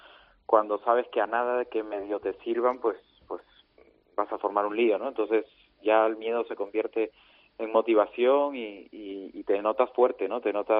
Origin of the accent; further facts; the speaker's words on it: Lima, Peru; los 2 años en Lima, en mi tierra